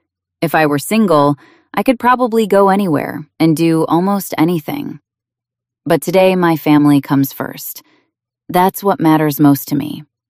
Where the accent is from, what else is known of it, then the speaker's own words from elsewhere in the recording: Australia; As you know, I'm from Australia. Back home, film directors often wrote scripts specifically for me.